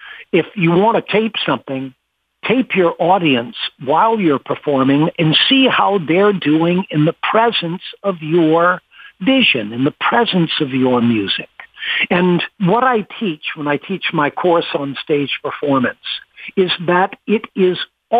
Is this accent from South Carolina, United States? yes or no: no; Chapel Hill, North Carolina, United States; also born or lived in Boston; What happened, Dave, is I was born in Boston, raised in North Carolina.